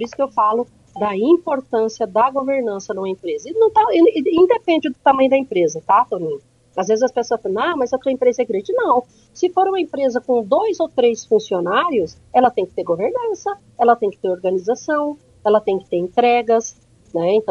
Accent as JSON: {"language": "Portuguese", "town": "Francisco Beltrão", "region": "Paraná", "country": "Brazil", "lives_now": "Londrina, Brazil", "said": "Eu nasci em Francisco Beltrão, eu sou lá do sudoeste do Paraná."}